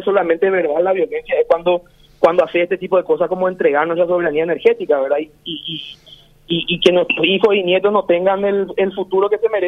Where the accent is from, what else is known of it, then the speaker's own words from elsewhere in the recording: Paraguay; como paraguayos